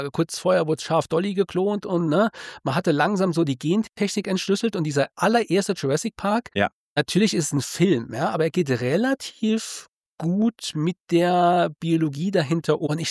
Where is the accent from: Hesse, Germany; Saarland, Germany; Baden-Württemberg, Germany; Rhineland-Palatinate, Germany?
Saarland, Germany; ich bin im Saarland geboren und aufgewachsen, habe das Saarland bisher nur auf Reisen verlassen. Das zwar immer wieder, aber ich bin einfach Saarländer. Ich glaube, manchmal hört man es vielleicht auch noch